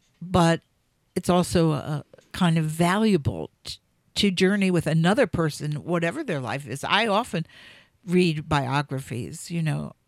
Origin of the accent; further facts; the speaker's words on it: Manhattan, New York, United States; also born or lived in Chicago, United States; I was born in Chicago, and I was brought up in Manhattan.